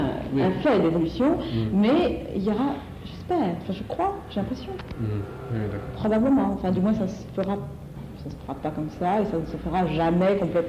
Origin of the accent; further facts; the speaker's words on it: Corsica, France; born there; En Corse, par exemple, je suis corse de naissance